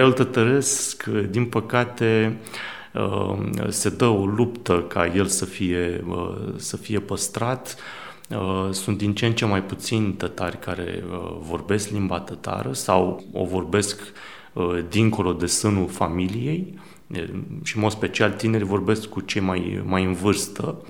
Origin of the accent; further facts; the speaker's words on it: Medgidia, Constanța County, Romania; born there; Eu m-am născut în Megidia, în așa numitul cartier tătăresc.